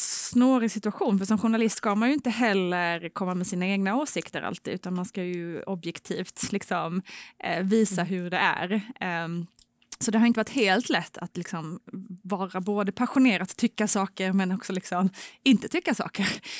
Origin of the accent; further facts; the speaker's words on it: Älmhult, Kronoberg County, Sweden; jobbade på IKEA naturligtvis, jag är från Älmhult.